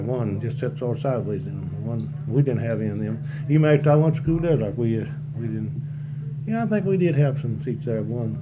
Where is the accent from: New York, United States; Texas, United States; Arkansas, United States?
Arkansas, United States; Des Arc; lived between here and yonder, right here and a couple of miles all my life. And Desert Ark has been my hometown all the time.